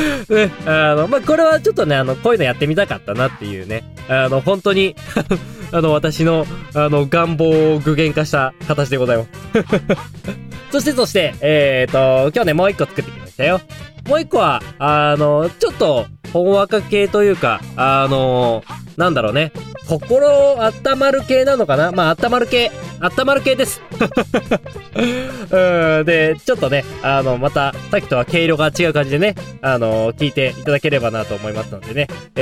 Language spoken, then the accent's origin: Japanese; Hokkaido, Japan; 私がね、北国育ち、北海道生まれ、北海道育ちでございますからね。